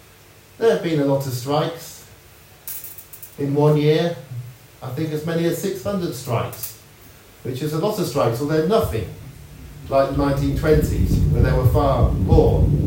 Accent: Oxford, South East England, United Kingdom; born there; I was born in Oxford in 1968. I was born between a cemetery and a shopping centre to the south of the city

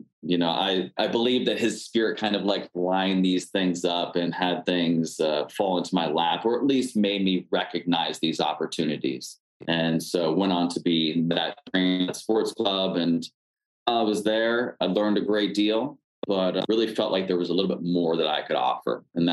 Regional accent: Pennsylvania, United States; I'm originally from Pennsylvania, met a guy who was also from Pennsylvania

